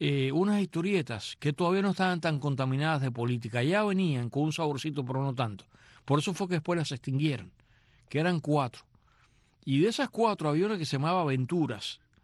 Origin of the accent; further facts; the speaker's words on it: Matanzas, Cuba; yo tenía todas esas revisticas que mi mamá me las compraba de niño, pero se quedaron en Cuba. E incluso se quedaron en la casa de Matanzas